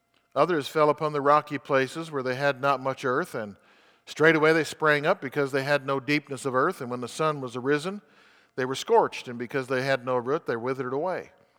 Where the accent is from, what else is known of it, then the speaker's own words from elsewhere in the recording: Colorado, United States; I picture where I grew up in Colorado.